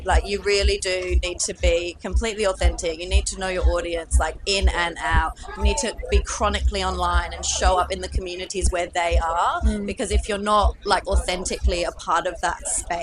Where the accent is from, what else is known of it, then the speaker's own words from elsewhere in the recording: Australia; I'm Australian.